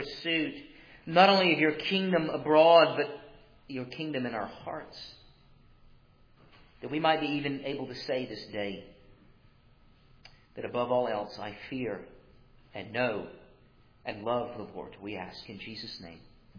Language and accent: English; Douglasville, Georgia, United States; Now, growing up in Douglasville, Georgia, I would, every Saturday night, as we were getting ready for bed